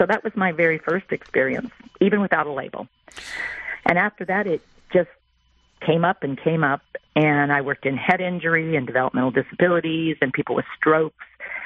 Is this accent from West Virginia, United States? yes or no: yes; West Virginia, United States; also born or lived in Washington; So I grew up in West Virginia with a side trip out to Washington State when my dad was in the military.